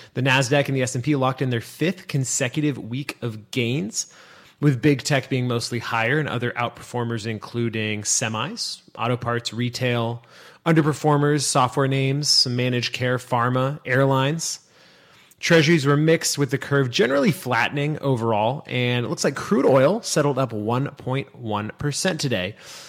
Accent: California, United States; In the state of California, my home state, it was averaging $5.13 per gallon.

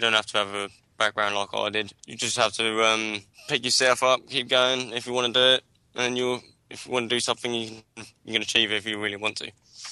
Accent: Farnborough, South East England, United Kingdom; I'm from Farnborough, doing an electrical course.

